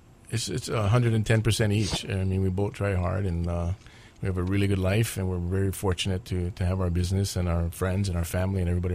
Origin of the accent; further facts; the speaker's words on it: Pearl City, Hawaii, United States; Born and raised in Pearl City and went to Pearl City High School, graduated in 78.